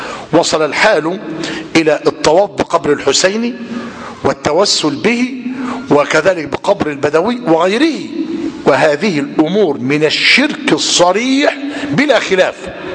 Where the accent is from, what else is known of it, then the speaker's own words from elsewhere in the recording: Egypt; وأخص بالذكر ما يفعل في بلادنا مصر